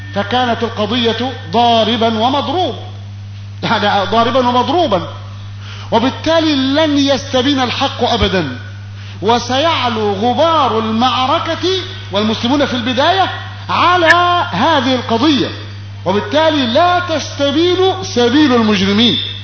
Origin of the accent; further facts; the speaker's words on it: Egypt; في بلدنا مصر مثلا هانت بلدنا على الله